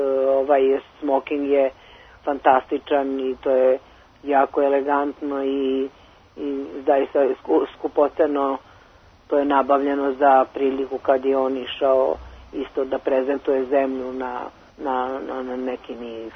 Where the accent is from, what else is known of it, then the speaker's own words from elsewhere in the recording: Belgrade, Serbia; ja sam rođena na Dorćolu i pošto sam ja odrasla između ostalog i u staroj kinoteci